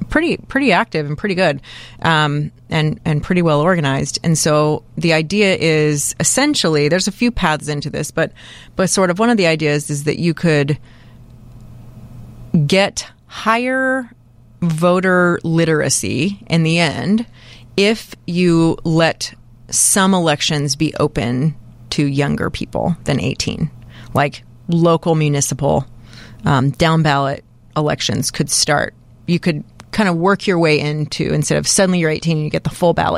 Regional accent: Fort Worth, Texas, United States; Filmed in my hometown of Fort Worth, Texas.

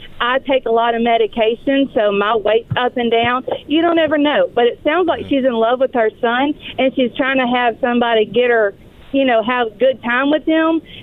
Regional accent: Louisiana, United States; So I have a lot to say, honestly, which I'm from Louisiana, so my mouth don't stop.

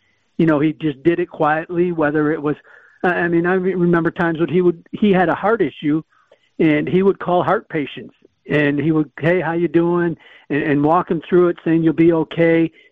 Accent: Milwaukee, Wisconsin, United States; born or raised there

